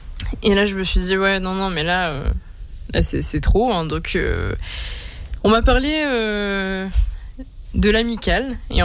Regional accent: North, France; now in Grenoble, France

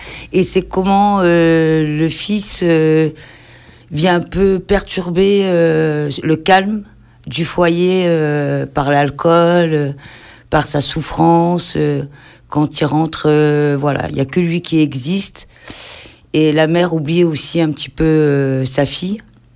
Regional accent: Le Cannet, Provence-Alpes-Côte d'Azur, France; Donc moi je viens de Cannes l'Avocat, donc dans des quartiers populaires.

